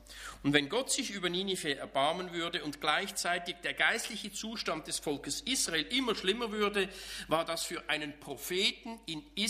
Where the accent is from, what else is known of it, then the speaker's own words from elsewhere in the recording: Switzerland; ich bin ja Schweizer